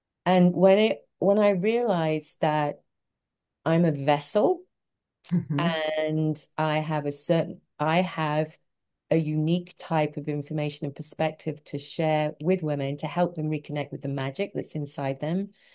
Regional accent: London, United Kingdom; moved away as an adult; now in United States; I think when I came to America from London, I had my sister here and my husband at the time, and I didn't know anyone else.

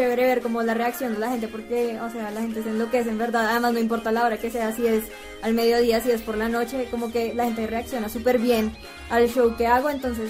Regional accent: Bogotá, Colombia; born there; mi familia es santanderiana. O sea, claro, yo nací en Bogotá, pero, sí, toda mi familia es de allá

